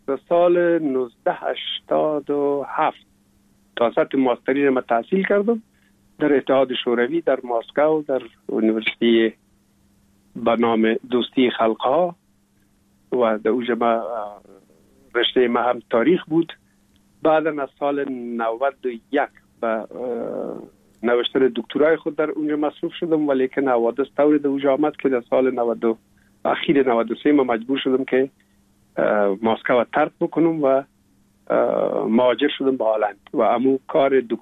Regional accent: Kabul, Afghanistan; born or raised there; also born or lived in Pul-e Khumri

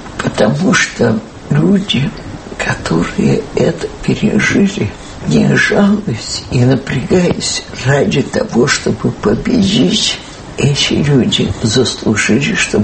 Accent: Moscow, Russia; И голодно было, и мы, москвичи, которые там

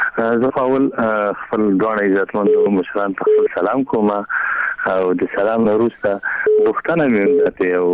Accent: Afghanistan; موږ تاسو افغانان یو

